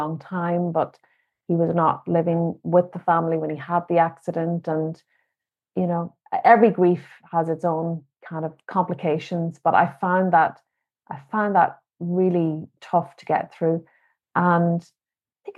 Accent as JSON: {"language": "English", "region": "County Donegal", "country": "Ireland", "first_language": "Irish", "said": "coming from Donegal and also growing up in the Irish language"}